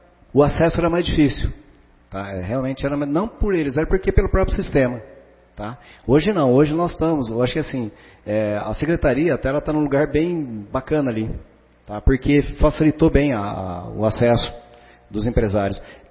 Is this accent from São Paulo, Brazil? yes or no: yes; Marília, São Paulo, Brazil; now in Garça, Brazil; eu vim de fora, eu vim há 25 anos, eu vim de Marília.